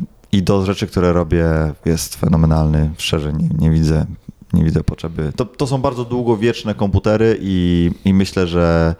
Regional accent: Kraków, Lesser Poland, Poland; now in Warsaw, Poland; kupiłem go tu w Warszawie, mimo że jestem z Krakowa.

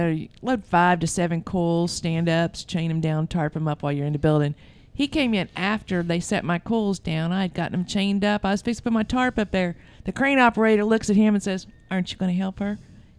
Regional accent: Oklahoma, United States; Memphis people. I'm originally from Oklahoma.

